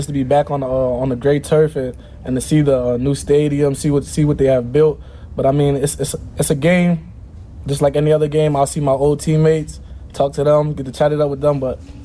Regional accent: Delaware, United States; Delaware, it's a small state. Nobody really knows what's going on in Delaware unless you're in Delaware. So, but it's fun. A lot of family, a lot of friends. It's a fun state.

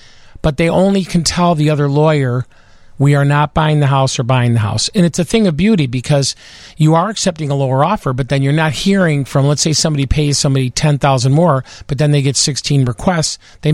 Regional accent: Oak Park, Illinois, United States; born there; I was born in Oak Park, Illinois.

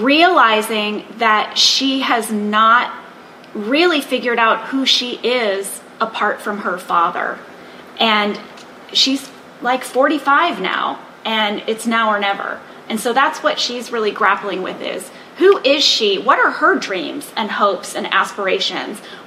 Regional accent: St. Louis, Missouri, United States; also born or lived in Fort Wayne, Indiana; I was born in Fort Wayne, Indiana, and I was raised in St. Louis, Missouri.

